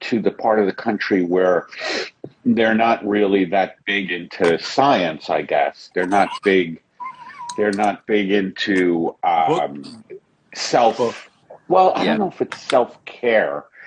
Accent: New York, United States; accent: New York; That's my New York accent. I can't get rid of it.

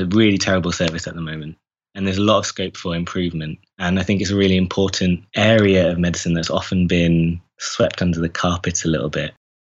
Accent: Lincoln, East Midlands, United Kingdom; Well, my dad is a GP, so he has his own practice in Lincoln, which is my hometown.

